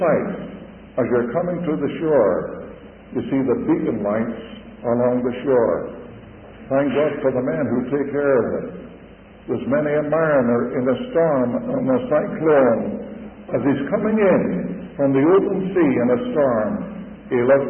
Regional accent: Ireland; born there; I've already told you that I'm an Irishman. That's where I was born.

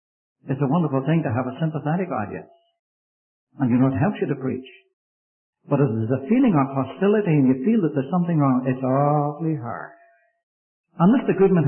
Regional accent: Ireland; I come from Ireland, and some things that I do in this country, I wouldn't think of doing over there.

